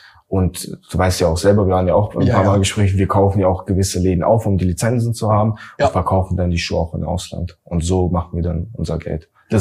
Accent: Latvia; born or raised there

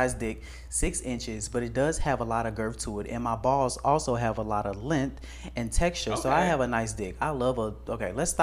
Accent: Atlanta, Georgia, United States; I'm from Atlanta, and I'm Mexican, and I'm also 20.

